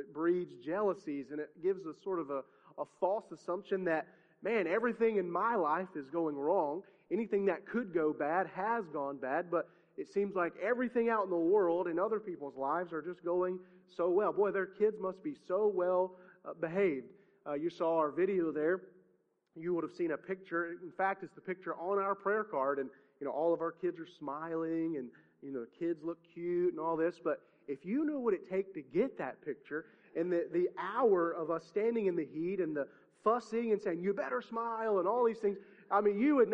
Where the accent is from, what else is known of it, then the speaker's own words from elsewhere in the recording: the South, United States; growing up in the South feels good to us